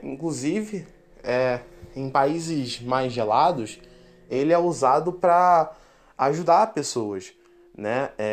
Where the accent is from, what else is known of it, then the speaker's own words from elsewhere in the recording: Rio de Janeiro, Brazil; quando eu era pequeno, em Campo Grande, né, aqui no Rio de Janeiro